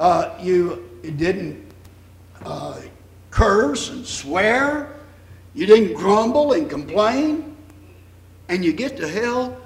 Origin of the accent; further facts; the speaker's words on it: Texas, United States; moved away; Originally, I was from Texas. I've been gone so long, I'm not from Texas any longer, I guess.